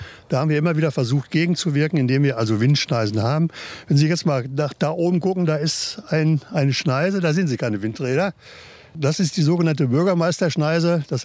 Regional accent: Lichtenau, Germany; ich bin halt gebürtiger Lichtenauer und ich kenne natürlich auch viele Menschen hier im Stadtgebiet.

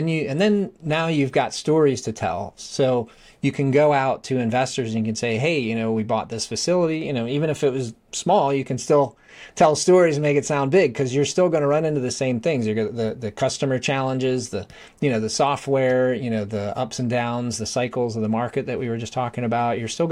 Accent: Northeast, United States; by the way, I'm from the Northeast. So when I say guys, it means guys and girls.

